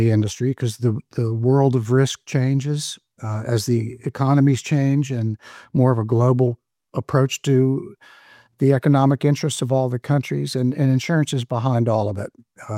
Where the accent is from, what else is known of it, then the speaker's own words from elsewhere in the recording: Washington, District of Columbia, United States; born there; Originally, I was born in Washington, D.C., one of the rare natives of that town.